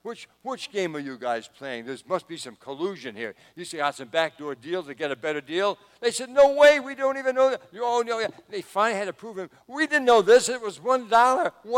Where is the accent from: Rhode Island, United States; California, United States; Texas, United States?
Rhode Island, United States; Back in my home state of Rhode Island, there was a good Bible school called Providence Bible Institute.